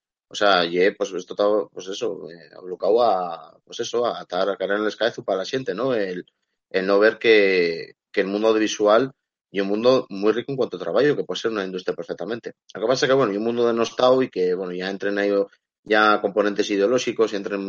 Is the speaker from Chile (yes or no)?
no; Langreo, Asturias, Spain; yo soy, por ejemplo, de Llangreu, no puedo pretender falar asturiano igual que uno que lleve, pues eso, ¿no?